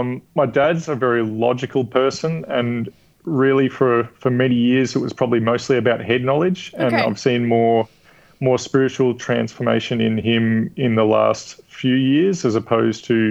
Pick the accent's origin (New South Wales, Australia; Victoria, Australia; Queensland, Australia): Victoria, Australia; Melbourne; I grew up in Heidelberg in Melbourne.